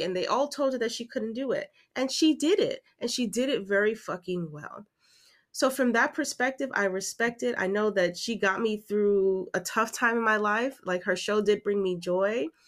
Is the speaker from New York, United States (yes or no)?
yes; New York, United States; I didn't really listen to her when she was on the radio, even though I'm a New Yorker.